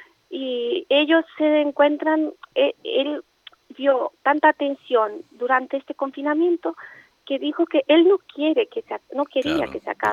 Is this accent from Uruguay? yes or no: no; Romania; Spanish is a second language; now in Negreira, Spain; Yo soy rumana. Llevo 14 años aquí en Negreira.